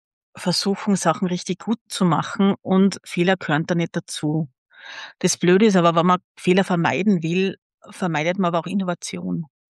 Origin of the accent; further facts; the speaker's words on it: Salzburg, Austria; wo ich herkomme, aus Salzburg